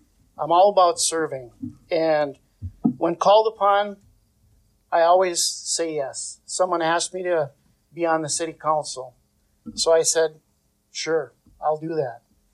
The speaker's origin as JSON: {"language": "English", "town": "Gilbert", "region": "Minnesota", "country": "United States", "tie": "born or raised there", "lives_now": "Silver Bay, United States", "said": "I was born and raised on the Iron Range in Gilbert. I was one of seven. I moved to Silver Bay in 1994"}